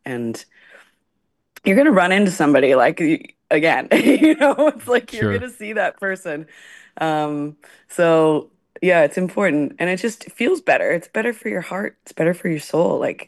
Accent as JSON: {"language": "English", "town": "Peterborough", "region": "Ontario", "country": "Canada", "tie": "born or raised there", "also_born_or_lived": "Toronto / Cavan / Millbrook"}